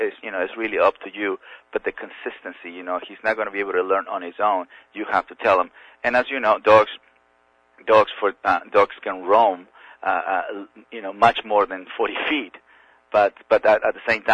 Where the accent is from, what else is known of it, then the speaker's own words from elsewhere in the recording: Mexico; I'm from Mexico, I'm from a farm